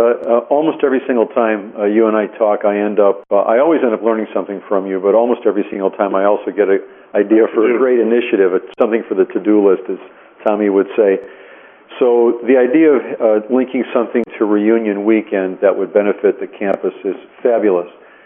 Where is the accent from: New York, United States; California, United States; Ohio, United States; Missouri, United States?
California, United States; Los Angeles; I went to Van Nuys High School. I grew up in Los Angeles.